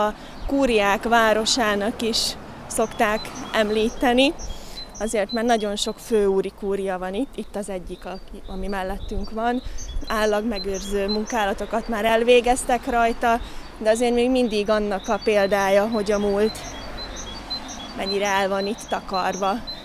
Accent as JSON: {"language": "Hungarian", "town": "Hurbanovo", "region": "Nitra Region", "country": "Slovakia", "tie": "born or raised there", "said": "Meg csillagvizsgálóban nőttem föl félig, mert hogy édesapám ott dolgozik, annál izgalmasabbat nem tudok elképzelni, hogy a tápcsövek között. Én nekem Gyalla az egy ilyen szívemcsücske hely."}